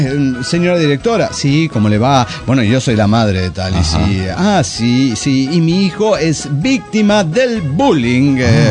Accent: Juliaca, Puno, Peru; de Juliaca, Perú.

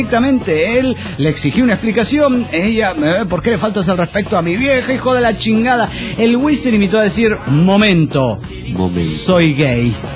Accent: Piedras Negras, Coahuila, Mexico; de Piedras Negras.

